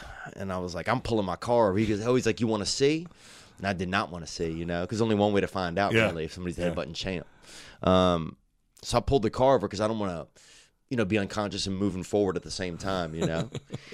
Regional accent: Louisiana, United States; This is in Louisiana. This is my hometown.

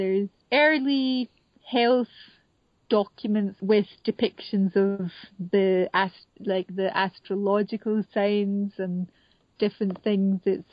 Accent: Scotland, United Kingdom; born there; I'm not a Gaelic speaker. I was born in the Lowlands, and although I've had exposure to Gaelic, I'm not a speaker.

